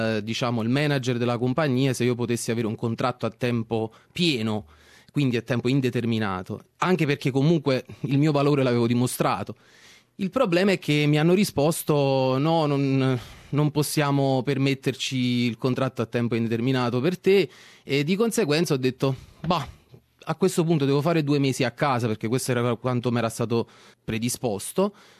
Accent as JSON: {"language": "Italian", "town": "Ischia", "region": "Campania", "country": "Italy", "lives_now": "Australia", "said": "Io ho 37 anni, vengo da Ischia, che è una piccola isola nel Golfo di Napoli."}